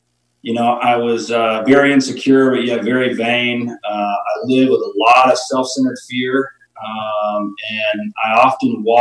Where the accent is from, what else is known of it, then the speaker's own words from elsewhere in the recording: the South, United States; You know, I come from the South in the U.S. and, you know, we go to a lot of church functions